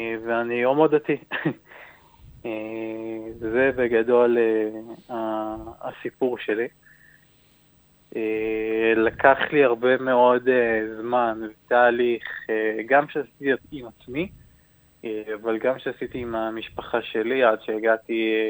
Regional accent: Afula, Northern District, Israel; now in Kfar Saba, Israel; במקור אני מגיע לכם מהפולה בצפון, ואחר באמת מעבר דירות וחשיבה לחיים משותפים, אז באמת עברנו לכפר סבא.

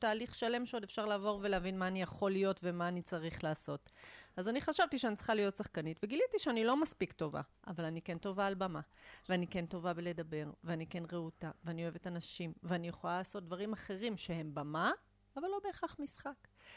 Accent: Nahariya, Northern District, Israel; also born or lived in Mitzpe Ramon; אז אמרת שאני נולדתי בנהריה, זה נכון, בצפון הרחוק. בגיל 14 עזבתי את הבית של ההורים שלי ועברתי לגור במצפה רמון

